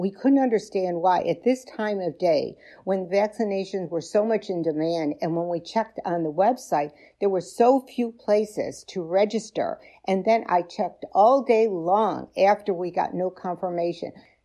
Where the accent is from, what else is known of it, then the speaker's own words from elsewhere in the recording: Boca Raton, Florida, United States; I'm from Boca Raton, Florida